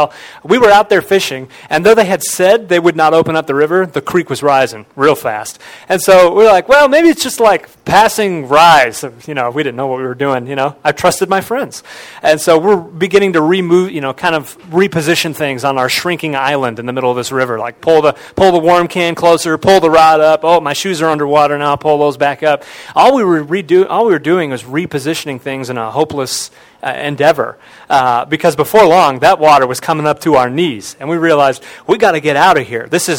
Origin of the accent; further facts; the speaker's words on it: Cleveland, Ohio, United States; I went to Bible college. I was from Cleveland.